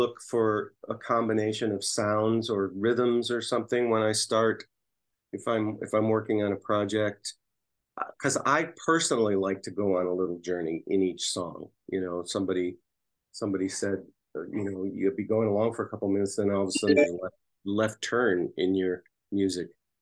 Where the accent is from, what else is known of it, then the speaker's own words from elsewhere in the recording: Chicago, Illinois, United States; moved away; also born or lived in California; I grew up outside Chicago. We did have snow, plenty of it, but I didn't have to drive in it. So that was okay. And then my parents dragged us to California, which I'm happy they did too.